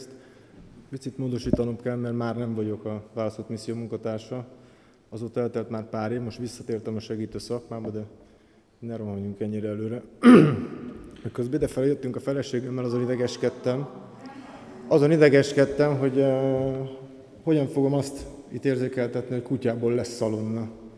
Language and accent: Hungarian; Budapest, Hungary; born there; Én 74-ben születtem, egy jómódú vállalkozó családban, itt Budapesten, második gyermekként.